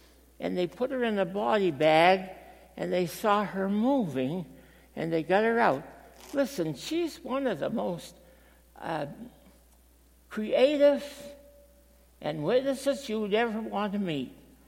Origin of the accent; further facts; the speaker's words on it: Maine, United States; I was just from Maine, and I was young, and I had muscles, and I could walk.